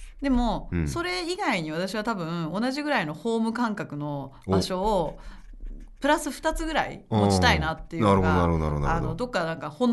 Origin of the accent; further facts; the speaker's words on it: Tokyo, Japan; now in Shanghai, China; 私東京なんですけどね